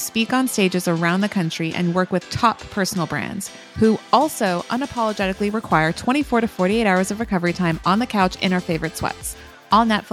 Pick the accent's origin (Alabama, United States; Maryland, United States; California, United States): California, United States; So you guys know I'm born and raised in California.